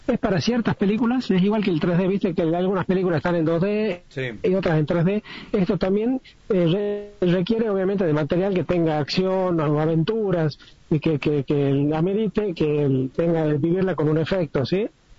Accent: Tucumán, Argentina; now in Córdoba, Argentina; soy de Tucumán, pero vivo en Córdoba, ¿sí? En este momento estoy en Tucumán, vivo en Córdoba

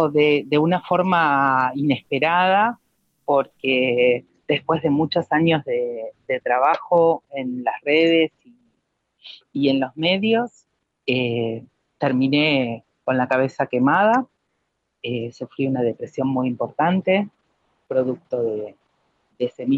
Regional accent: Buenos Aires, Argentina; born there; Mira, nací en Capital Federal.

